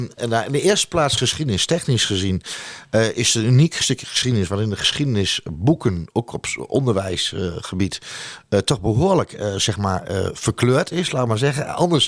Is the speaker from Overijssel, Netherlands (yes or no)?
yes; Almelo, Overijssel, Netherlands; 54 jaar, twee dochters, vriendin. En geboren en getogen in Almelo en mijn hart ligt ook bij Almelo.